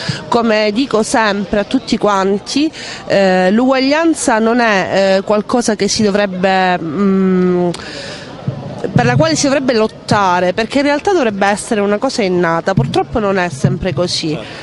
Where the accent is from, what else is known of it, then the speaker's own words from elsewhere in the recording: Catanzaro, Calabria, Italy; io sono di Catanzaro